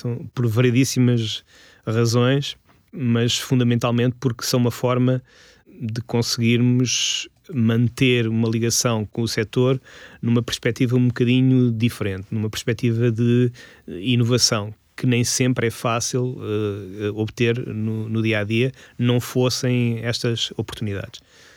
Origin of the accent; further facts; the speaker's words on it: Portugal; para já porque somos portugueses e temos orgulho nisso.